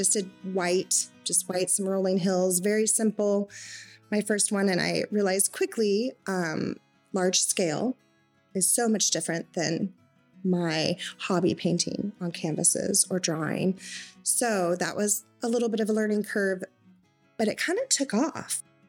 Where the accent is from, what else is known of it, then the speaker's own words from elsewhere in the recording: Palmer, Alaska, United States; I am from Palmer, Alaska. I went to school here.